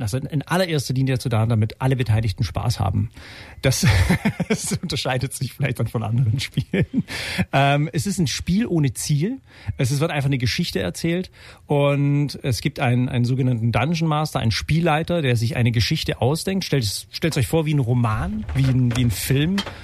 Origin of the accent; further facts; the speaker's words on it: Bavaria, Germany; also born or lived in Ulm; geboren in Ulm, aufgewachsen im Allgäu, hier dann nach Ulm verschleppt, aufs Anna-Essinger Gymnasium gegangen, hier mein Abitur gemacht